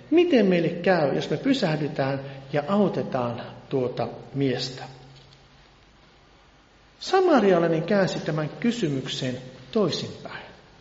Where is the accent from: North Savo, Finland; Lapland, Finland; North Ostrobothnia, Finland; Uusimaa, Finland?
North Savo, Finland; Varkaus; moved away as an adult; now in Lahti, Finland; olin siellä Varkaudessa, olen siis Varkaudesta kotoisin, ja herra lähetti noin 30 vuotta sitten tämmöiseen savolaisen tänne Lahteen.